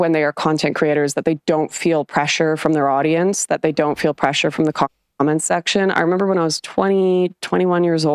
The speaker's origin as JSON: {"language": "English", "town": "Vancouver", "region": "British Columbia", "country": "Canada", "tie": "born or raised there", "said": "Yeah, well, I grew up in Canada, so that's a pretty radicalizing experience."}